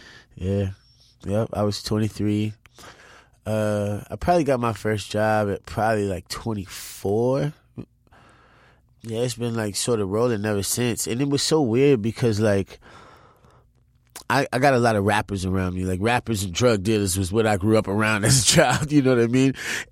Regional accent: New Orleans, Louisiana, United States; I'm from New Orleans. I didn't see super huge oysters.

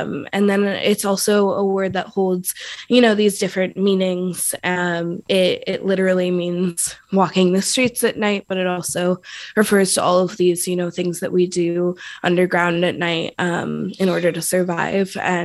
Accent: Oakland, California, United States; I was born and raised in Oakland. I still live here.

